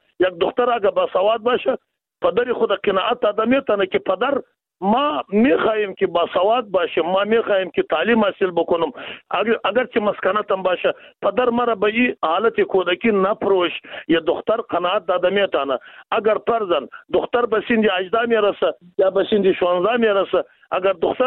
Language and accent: Persian; Afghanistan; ما و شما از افغانستان هستیم،